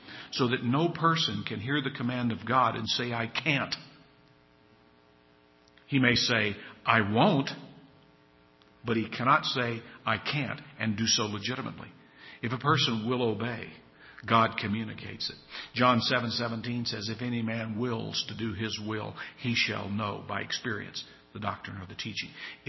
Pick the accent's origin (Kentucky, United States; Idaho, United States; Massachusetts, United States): Kentucky, United States; But we lived in northern Kentucky. I was born and raised there in Kentucky.